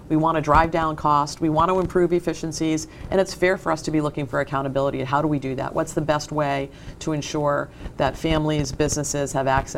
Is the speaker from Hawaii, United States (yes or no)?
yes; Hawaii, United States; born there; now in Salem, United States; I didn't have the good fortune to grow up here. I'm a Navy brat, so I was born in Hawaii. We moved to lots of different places. I came to Massachusetts to go to college, like many people, and just never left.